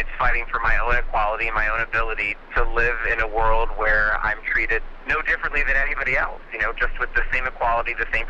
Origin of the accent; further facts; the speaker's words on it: California, United States; moved away as an adult; now in New York, United States; I am a Californian by birth and grew up out there, and when I moved out to New York during the Prop 8 campaign